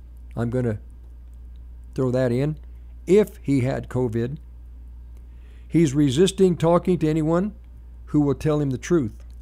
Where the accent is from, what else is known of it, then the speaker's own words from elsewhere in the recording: United States; On some level, as an American, it's like hard to not get kind of emotional about that spirit and that fight.